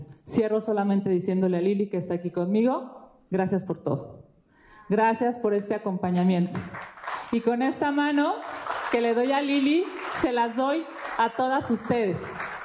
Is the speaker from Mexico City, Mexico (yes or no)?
yes; Mexico City, Mexico; soy senadora chilanga